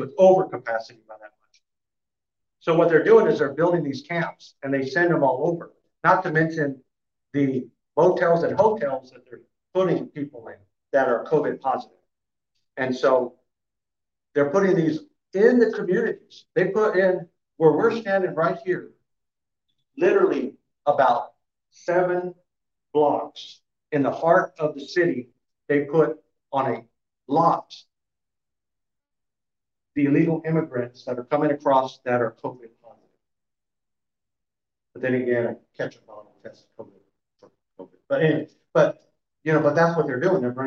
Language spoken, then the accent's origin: English; McAllen, Texas, United States; I'm the pastor of the River Church here in McAllen, Texas. So this is my hometown, fourth generation.